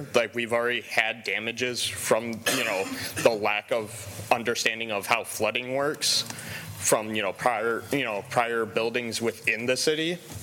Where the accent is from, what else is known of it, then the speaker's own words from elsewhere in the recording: East Lansing, Michigan, United States; I'm actually from East Lansing, but I'm living with my parents for the moment.